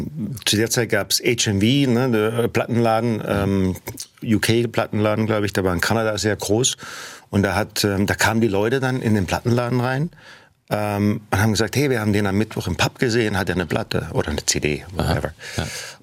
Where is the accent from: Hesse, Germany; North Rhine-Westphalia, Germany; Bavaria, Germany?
Hesse, Germany; Ronshausen; also born or lived in Rotenburg an der Fulda; ja, in Rotenburg-Würmel geboren und in Ronshausen aufgewachsen.